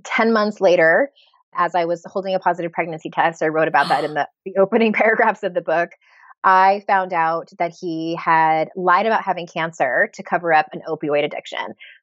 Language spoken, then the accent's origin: English; San Diego, California, United States; moved away as an adult; So I'm from San Diego, and I lived there for 36 years before we moved not that long ago.